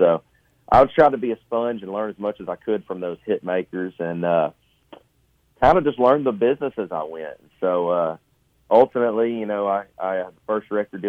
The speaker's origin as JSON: {"language": "English", "region": "Arkansas", "country": "United States", "tie": "born or raised there", "said": "growing up in Central Arkansas, you know, I was a very old generation raised kid."}